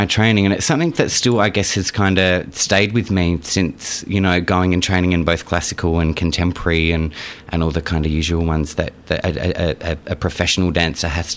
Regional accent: Adelaide, South Australia, Australia; So, I grew up in Adelaide

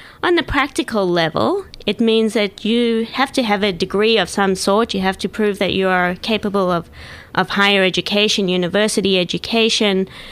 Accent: Perth, Western Australia, Australia; I was growing up in Perth. I was very involved in my local synagogue, as you mentioned, Temple David.

